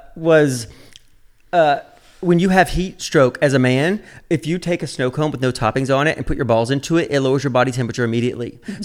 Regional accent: the South, United States; I grew up gay in the South.

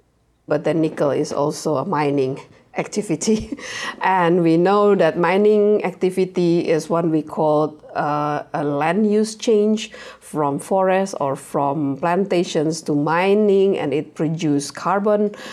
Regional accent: Indonesia; Growing up in Indonesia, that's how we survive, not just survive, but that's how we thrive.

